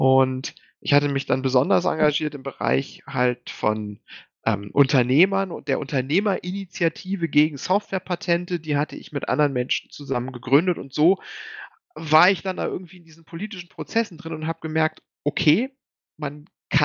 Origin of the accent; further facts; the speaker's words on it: Lower Saxony, Germany; ich bin aus Niedersachsen. Ich glaube, ich habe reingeschrieben, ich bin 32 Jahre alt, was, nee, kann ja nicht sein, 34 war ich